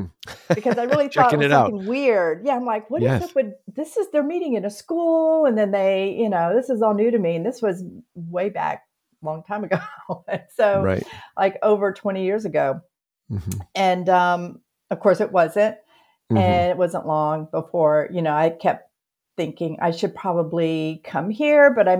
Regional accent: the South, United States; growing up in the South and seeing how church people behaved around me, I was convinced that I wasn't going to like you, church people.

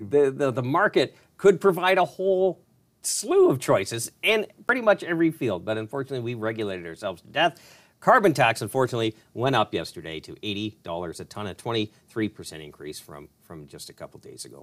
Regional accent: Ontario, Canada; I'm from Ontario.

